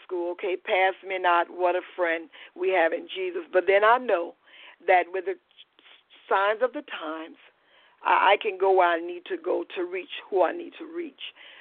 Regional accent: Lauraville, Louisiana, United States; I'm from Louisiana in a little town called Lauraville. It's a very small town. I'm one of 10 children.

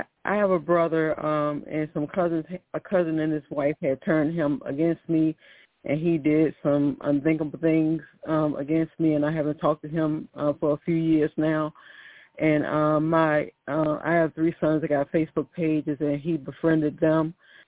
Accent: Virginia, United States; And like the previous caller, I'm also from Virginia.

